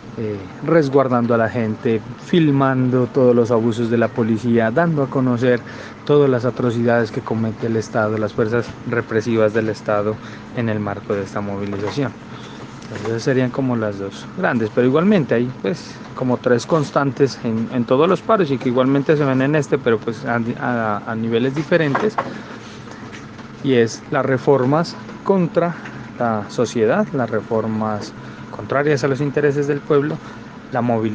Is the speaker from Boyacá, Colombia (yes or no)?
no; Nariño, Colombia; Soy originario del departamento de Nariño, en la frontera con Ecuador, pero desarrollo mi militancia en el departamento del Cauca.